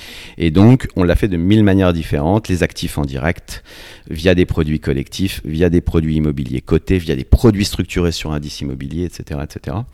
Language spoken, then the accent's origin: French; Caen, Normandy, France; also born or lived in Lisieux; Ok, donc moi je suis normand, je suis né à Caen, dans le Calvados. Et j'ai ensuite longtemps vécu dans une petite ville qui est relativement connue, puisque c'est une ville connue des catholiques qui s'appelle Lisieux, la basilique Sainte-Thérèse.